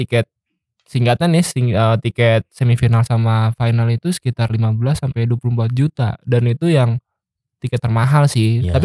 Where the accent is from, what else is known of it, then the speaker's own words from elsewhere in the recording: Depok, West Java, Indonesia; Karena kan gua orang Depok ya.